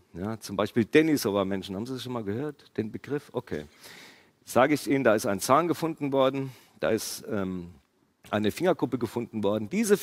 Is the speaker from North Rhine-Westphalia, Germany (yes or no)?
no; Stuttgart, Baden-Württemberg, Germany; born there; ich habe ja gesagt, ich bin in Stuttgart geboren, deswegen darf ich das, was ich sage, sagen.